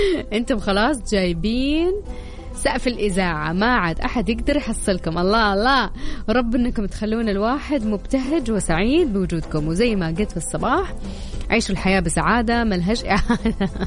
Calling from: Riyadh, Riyadh Province, Saudi Arabia; من قلب الدوام 42 جنوب الرياض، متابعكم … الشمس عندنا بالرياض

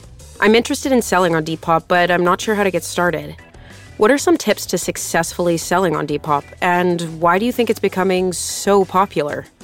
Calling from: Toronto, Ontario, Canada; from Toronto.

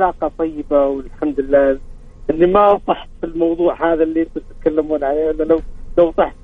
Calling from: Jeddah, Makkah Province, Saudi Arabia

